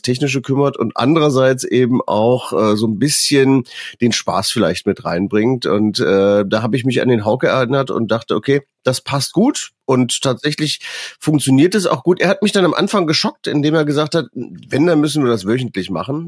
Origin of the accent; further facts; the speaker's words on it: Monheim, North Rhine-Westphalia, Germany; Ich wohne in Monheim, also ich Monheim. Bin geboren in Monheim, das ist ja zwischen Köln und Düsseldorf und nie aus dem Rheinland richtig rausgekommen.